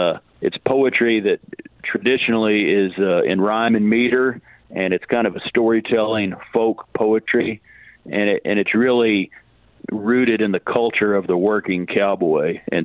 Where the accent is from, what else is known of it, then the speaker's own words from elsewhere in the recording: Texas, United States; Well, I grew up out here in West Texas, kind of out in the middle of nowhere, and I was homeschooled